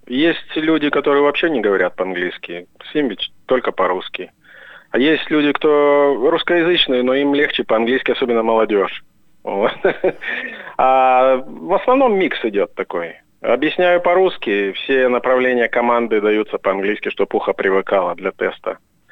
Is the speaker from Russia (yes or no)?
yes; Petrozavodsk, Republic of Karelia, Russia; Родом город Петрозаводск, Карелия.